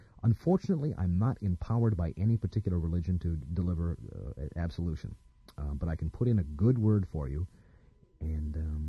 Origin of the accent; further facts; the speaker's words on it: North Dakota, United States; I grew up in North Dakota, so to me it's a second language.